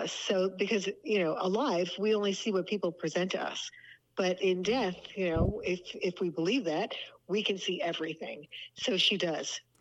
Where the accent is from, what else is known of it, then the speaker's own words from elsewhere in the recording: New Jersey, United States; moved away; Oh, I'm a Jersey girl, no matter what. Yeah. I moved out, but not willingly.